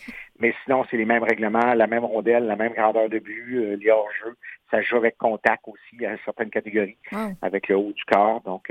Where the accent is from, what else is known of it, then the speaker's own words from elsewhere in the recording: Saguenay, Quebec, Canada; also born or lived in Montreal; j'ai tellement déménagé entre Montréal et le Saguenay qu'à un moment donné, mes racines sont où, je les cherche, mais je suis natif du Saguenay.